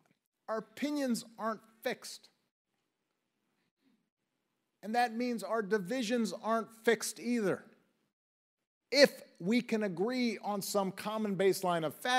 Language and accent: English; Chicago, Illinois, United States; my hometown of Chicago